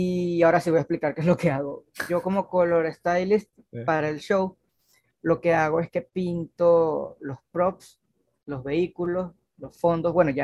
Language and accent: Spanish; Venezuela; soy yo acá de Venezuela